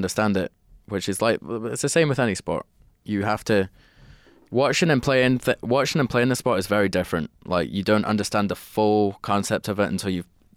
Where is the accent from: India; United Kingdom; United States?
United Kingdom; England; accent: northern English; But I wouldn't consider myself as proper English. Like I'm very northern.